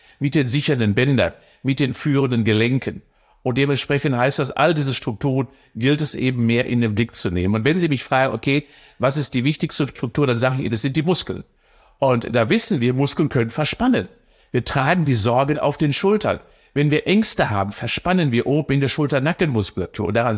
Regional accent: Cologne, North Rhine-Westphalia, Germany; Ich sage immer, als Kölner

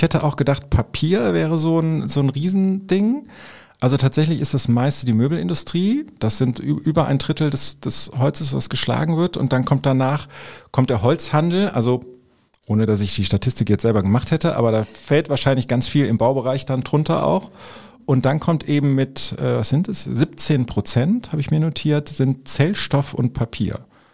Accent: Eifel, Germany; now in Cologne, Germany; weil ich bin in der Eifel groß geworden und da ist das so natürlicher Lebensraum, ne?

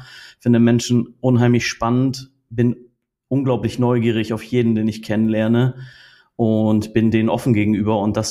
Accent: Northern Germany, Germany; 35 Jahre, bin aus Norddeutschland

